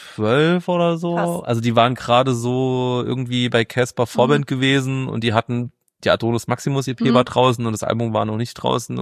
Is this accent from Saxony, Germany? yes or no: no; Saarland, Germany; now in Berlin, Germany; Ich bin aus dem Saarland.